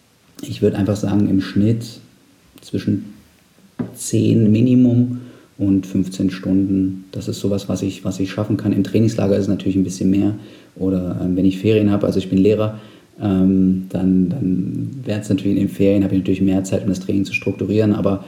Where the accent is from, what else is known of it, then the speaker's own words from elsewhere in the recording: Saxony-Anhalt, Germany; also ich komme aus Sachsen-Anhalt ursprünglich